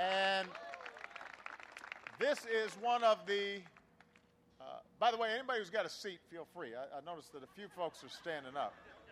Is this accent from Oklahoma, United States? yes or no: no; Illinois, United States; Yeah, you've got corn and wheat that's coming down from my home state of Illinois down the river